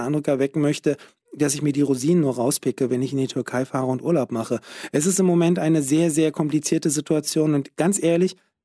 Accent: Berlin, Germany; Ich war 6 Monate, als mein Vater nach Deutschland gekommen ist und hat dann meine Mutter und mich, als ich 14 Monate war, nach Berlin geholt. Ich bin Berliner, kann ich ganz direkt sagen. Ich bin aber aus einem sehr konservativen und sehr religiösen Elternhaus groß geworden.

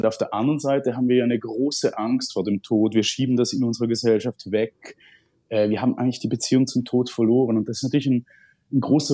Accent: St. Gallen, Switzerland; Ich bin St. Galler, ich habe diese Mumie als Kind, hat man die besichtigt als Attraktion

